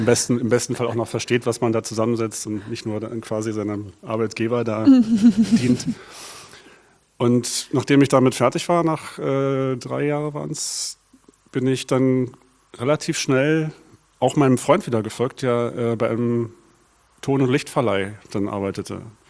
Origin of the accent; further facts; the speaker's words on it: Berlin, Germany; ich bin gebürtiger Berliner, Westberliner. Damals gab es da die Mauer noch. bin in Zehlendorf groß geworden. Genauer gesagt in Dahlem war mein Elternhaus. Das klingt so nach Reichtum, war es aber nicht wirklich. Aber wir hatten ein sehr schönes Haus.